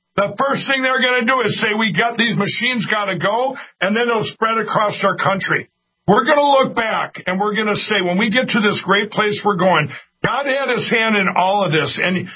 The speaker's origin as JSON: {"language": "English", "region": "Minnesota", "country": "United States", "tie": "born or raised there", "said": "Let's say I told you that in my home state of Minnesota that Donald Trump won 2 million to Biden's 100,000."}